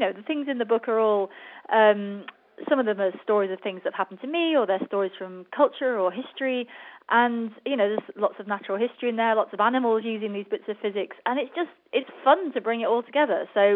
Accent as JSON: {"language": "English", "country": "United Kingdom", "said": "I'm British, right? So I think about tea."}